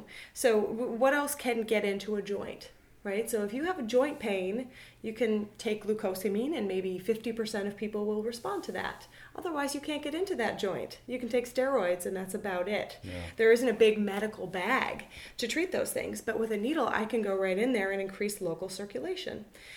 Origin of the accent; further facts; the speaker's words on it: Michigan, United States; So I grew up in the Midwest, suffered from migraines and stomach aches and suffered through that for the years and was put on heavy medications, beta blocker drugs as a 16-year-old for migraines. You just do what your doctor tells you in Michigan